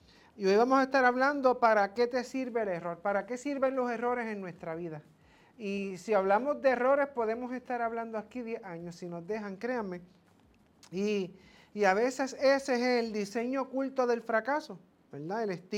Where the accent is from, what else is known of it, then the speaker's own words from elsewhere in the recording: Puerto Rico; a lo cual nosotros como puertorriqueños nos unimos